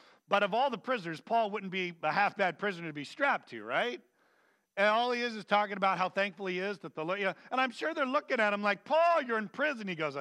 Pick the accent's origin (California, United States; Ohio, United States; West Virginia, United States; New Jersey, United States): California, United States; Vacaville; Growing up in Vacaville, there's a thing called the Wooz, W-O-O-Z, and it was a movable maze.